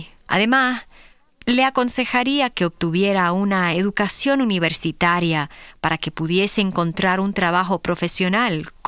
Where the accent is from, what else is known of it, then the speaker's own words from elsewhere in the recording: Santa Ana, California, United States; also born or lived in New York; soy de Santa Ana, California. Mis padres son de Puerto Rico. Yo nací en la ciudad de Nueva York.